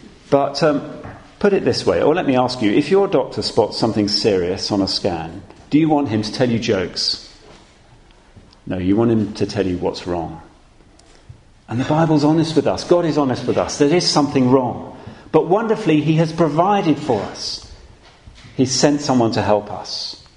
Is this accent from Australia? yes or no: no; England, United Kingdom; Now, of course, being very English, we don't say anything at all.